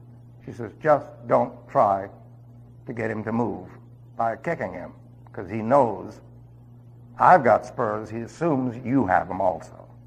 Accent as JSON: {"language": "English", "town": "New York City", "region": "New York", "country": "United States", "said": "Remember, I was from New York City."}